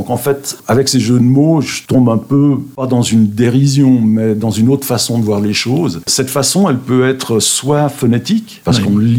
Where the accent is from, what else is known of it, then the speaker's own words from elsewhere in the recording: Switzerland; now in Évian, France; je suis suisse et qu'il y a certainement quelques jeux de mots que j'ai faits qui sont peut-être compris que par les Suisses. Je ne peux pas le savoir, ça fait que 7 ans que j'habite à Évian.